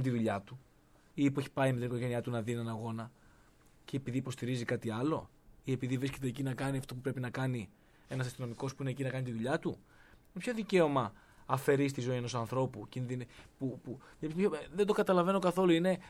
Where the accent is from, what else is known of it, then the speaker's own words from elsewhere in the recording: Heraklion, Crete, Greece; λόγω ότι είμαι από το Ηράκλειο Κρήτης, έμενα και κοντά στη Νέα Σμύρνη